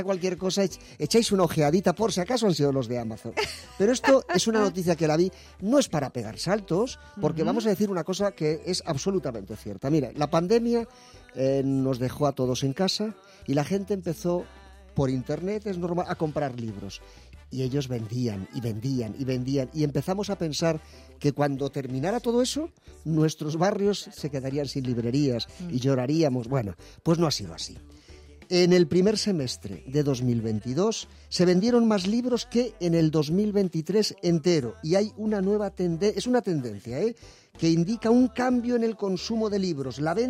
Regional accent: Madrid, Community of Madrid, Spain; como madrileño de barrio, como chico costumbrista, como chico que se educó en la calle

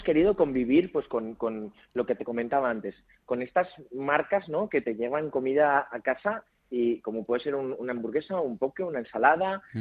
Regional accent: Valencian Community, Spain; Ellos saben que yo soy valenciano y que una de las cosas que más me gusta hacer es el arroz.

